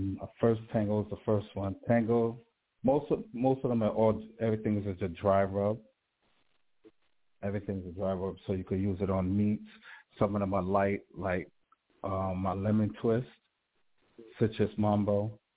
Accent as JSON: {"language": "English", "town": "Brooklyn", "region": "New York", "country": "United States", "said": "Well, Brooklyn, New York. I don't know. It's like an interview. Well, I'm from Brooklyn."}